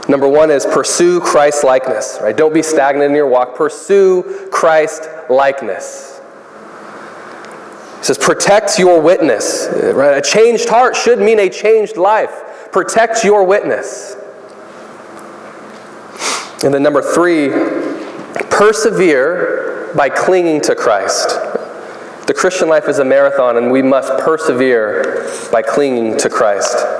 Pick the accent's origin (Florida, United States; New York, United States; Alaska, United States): New York, United States; I'm from New York. We have good pizza in New York.